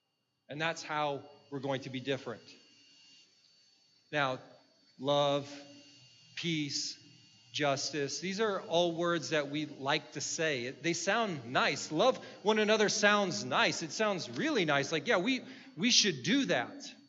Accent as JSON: {"language": "English", "country": "United States", "said": "Now, I'm an American, so I can say this. America has an obesity problem."}